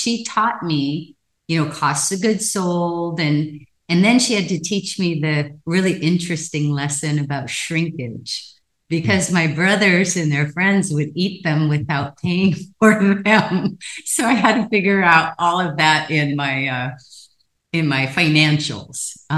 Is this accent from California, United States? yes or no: no; Hawaii, United States; So I grew up in a family, the last of 10 children, born and raised in Hawaii.